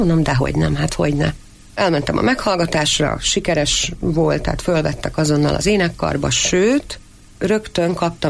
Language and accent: Hungarian; Borsod-Abaúj-Zemplén, Hungary; Vidéki családból származom. Szüleim tulajdonképpen egyszerű emberek voltak, egyébként nem messze Miskolcon nőttem föl, Miskolc egy 30 kilométerre.